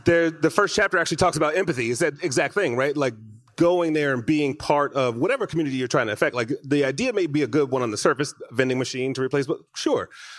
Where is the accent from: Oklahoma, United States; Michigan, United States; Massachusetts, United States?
Michigan, United States; Detroit; I grew up in Michigan, right? In Detroit.